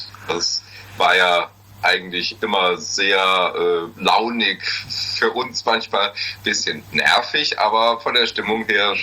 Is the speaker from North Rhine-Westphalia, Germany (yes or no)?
no; Hesse, Germany; Ich bin kein Friese, wenn dann höchstens ein Hesse.